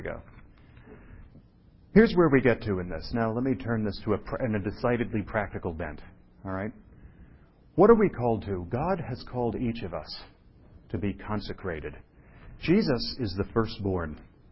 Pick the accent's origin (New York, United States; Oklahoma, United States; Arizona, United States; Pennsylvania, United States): New York, United States; I'm from New York. I never saw stars as a kid.